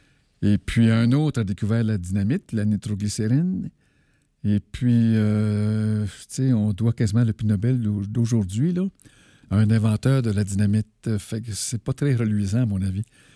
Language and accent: French; Val-d'Or, Quebec, Canada; je viens de Val-d'Or, et il y avait des bombes atomiques à Val-d'Or, ce qui était un secret militaire, et moi je le connaissais à l'âge de 12 ans.